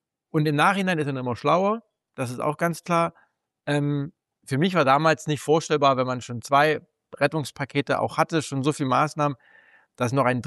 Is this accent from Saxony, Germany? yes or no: yes; Torgau, Saxony, Germany; Es gibt natürlich mittlerweile 4 griechische Restaurants in meiner Heimatstadt Torgau